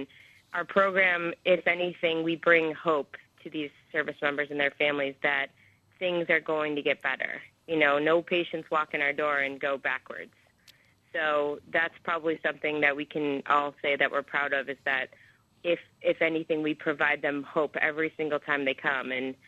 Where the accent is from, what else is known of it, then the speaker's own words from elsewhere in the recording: Michigan, United States; I came from the Midwest, from Michigan, and coming out here